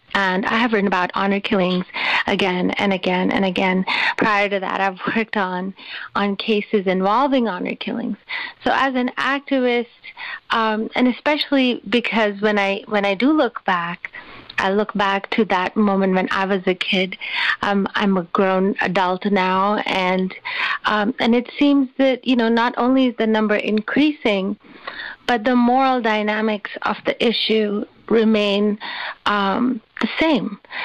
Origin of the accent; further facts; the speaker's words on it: Karachi, Sindh, Pakistan; When I was growing up, I grew up in Karachi in Pakistan